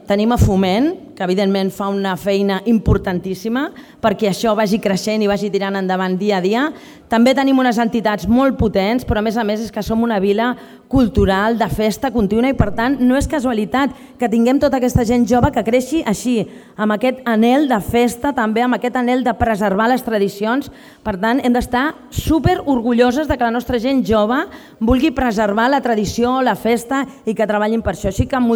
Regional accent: Sitges, Catalonia, Spain; Ens has deixat allà dalt, com a sitgetanes, com a catalanes.

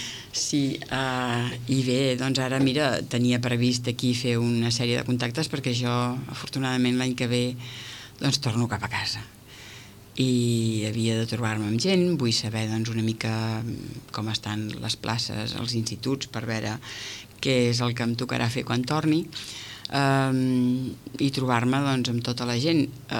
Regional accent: Afghanistan; sóc una persona d'Afganistan

